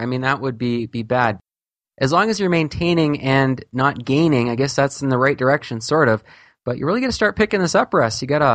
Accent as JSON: {"language": "English", "town": "Edmonton", "region": "Alberta", "country": "Canada", "tie": "born or raised there", "lives_now": "Calgary, Canada", "said": "I grew up in Edmonton with the Edmonton Oilers"}